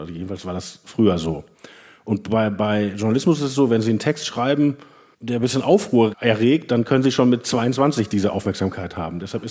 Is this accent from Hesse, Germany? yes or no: no; Wanne-Eickel, North Rhine-Westphalia, Germany; Ich komme ja aus dem Ruhrgebiet, ich komme aus Wanne-Eickel, wo früher alle in der SPD waren.